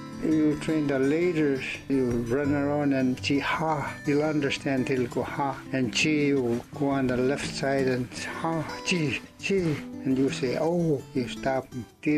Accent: Hooper Bay, Alaska, United States; moved away as an adult; now in Scammon Bay, United States; I born in July 21st, 1938. I was raised and born in Hooper Bay, and I lived there till 1968. Then I moved to Scammon Bay when I got married.

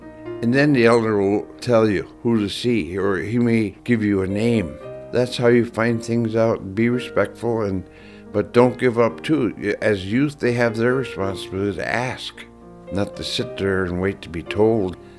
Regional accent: Nome, Alaska, United States; born there

